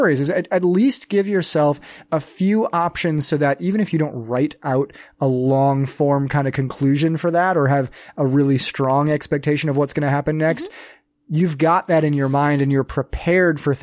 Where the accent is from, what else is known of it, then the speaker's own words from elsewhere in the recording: Minnesota, United States; I'm very proud of being Minnesotan for a lot of reasons.